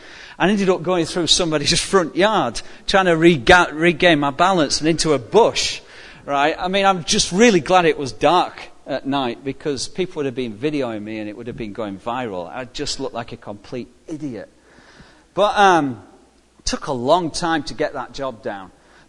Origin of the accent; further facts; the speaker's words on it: England, United Kingdom; I remember when I grew up in England, one of the first jobs I had, I was like 13.